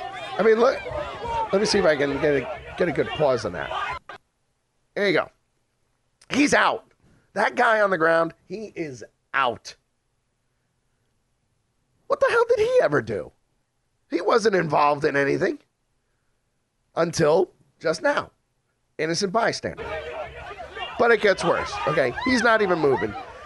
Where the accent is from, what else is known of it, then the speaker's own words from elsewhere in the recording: New York, United States; I'm a New Yorker.